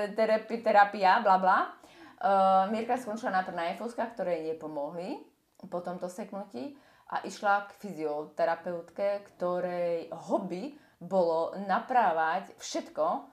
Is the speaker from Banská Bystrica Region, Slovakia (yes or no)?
yes; Zvolen, Banská Bystrica Region, Slovakia; Chcela som sa ukázať, že ako sa to u nás vo Zvolene robí. Ako sa maká, že zvolenčanky nie sú žiadne krehotinky.